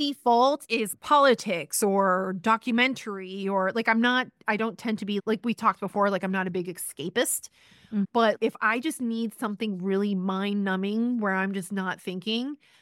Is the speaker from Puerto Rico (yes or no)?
yes; Puerto Rico; especially as an American and then especially as a Puerto Rican, I know a ridiculous amount about the English monarchy.